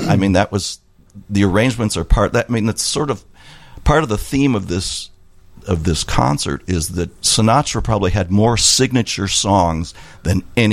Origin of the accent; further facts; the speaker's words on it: Chicago, Illinois, United States; And so I grew up in the Chicago area. I went to Homewood Flossmoor High School, and which had a great music program